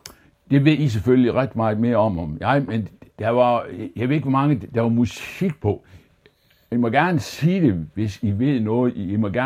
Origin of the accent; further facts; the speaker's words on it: Aarhus, Central Denmark Region, Denmark; Og vi er begge to barnefødt i Aarhus, inde i de mørke gader, inde i midten af Aarhus.